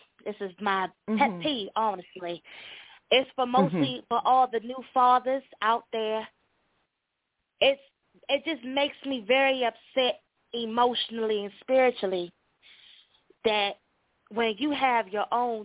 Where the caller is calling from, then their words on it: North Carolina, United States; I'm calling from North Carolina.